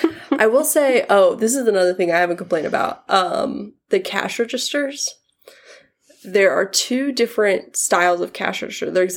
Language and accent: English; Texas, United States; Like, we're from Texas. Like, we just do big grocery stores or, like, a corner store